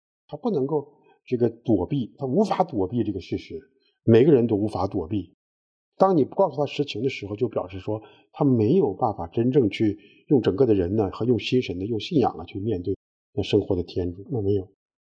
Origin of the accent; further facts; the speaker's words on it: China; 所以我们中国人有厚葬的这样一个说法